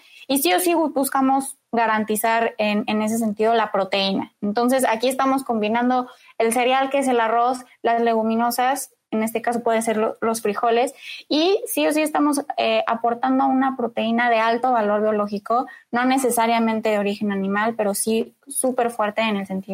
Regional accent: Mexico; nosotros como mexicanos, cuando pedimos ayuda, somos los primeros que estamos ahí.

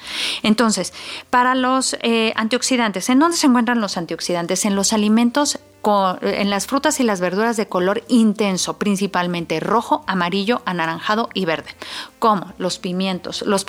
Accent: Mexico; nosotros como mexicanos consumimos una gran cantidad de chile.

